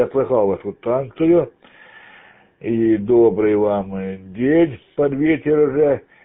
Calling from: Graivoron, Belgorod Oblast, Russia; в городе Грайвороне, Белгородской области.

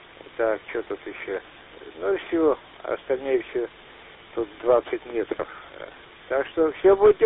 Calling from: Taishet, Irkutsk Oblast, Russia; город Тайшет.

